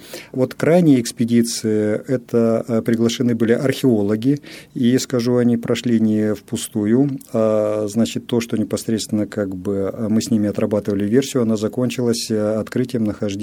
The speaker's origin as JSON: {"language": "Russian", "region": "Russian Far East", "country": "Russia", "tie": "born or raised there", "moved": "as an adult", "said": "Я коренной дальневосточник, родился на берегах Амура, потом уехал учиться на запад нашей страны, и практически здесь прошла как бы вся активная сторона жизни."}